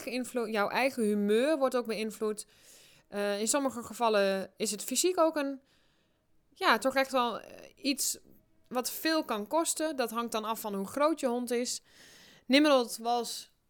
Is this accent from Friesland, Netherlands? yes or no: no; Drenthe, Netherlands; ik ben opgegroeid in Drenthe. Een heel klein dorpje. En dan ook nog buitenaf, het dorp, zeg maar. En echt in de bush een beetje.